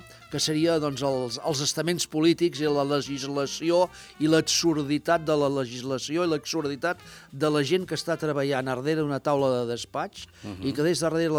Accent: Olot, Catalonia, Spain; som olotins, som catalans, som europeus

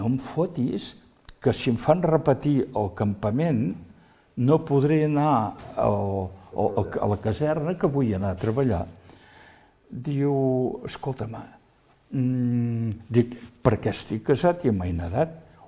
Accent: Olot, Catalonia, Spain; tu ets de la Garrotxa? Dic, sí, sóc d'Olot.

